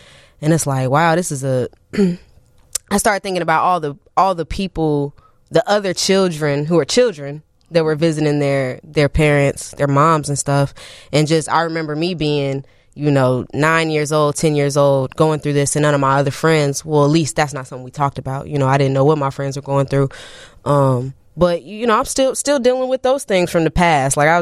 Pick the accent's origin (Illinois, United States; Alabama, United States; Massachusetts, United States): Illinois, United States; Champaign; Yeah, I'm from Champaign, Urbana.